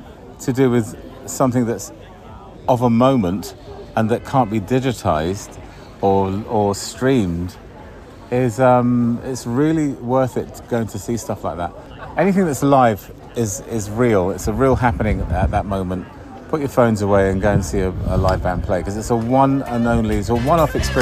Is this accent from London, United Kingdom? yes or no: yes; London, United Kingdom; I'm from West London, and I'm here in Limestone.